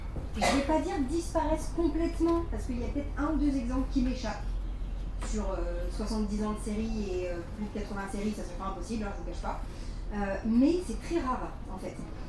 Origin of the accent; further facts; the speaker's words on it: France; j'inclus la France parce que je suis française